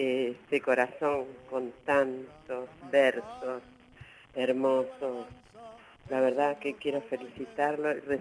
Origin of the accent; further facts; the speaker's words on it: Oberá, Misiones, Argentina; Nosotros somos de Misiones, yo soy de Uberá, mi esposo era del Dorado